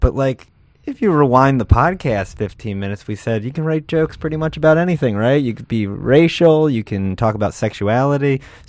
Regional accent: New York City, New York, United States; oh, it's like 12 comics who are just excited that I'm from New York City.

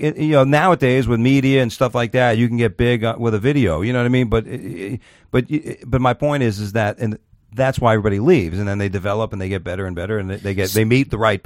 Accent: Florida, United States; so as a Florida comic, when I'm on the road and I meet somebody, hey … where are you from? Florida.

